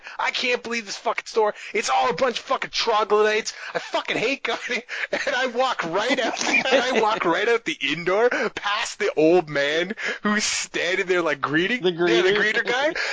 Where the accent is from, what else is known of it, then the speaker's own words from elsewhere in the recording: Canada; But as a Canadian, I don't want to say something.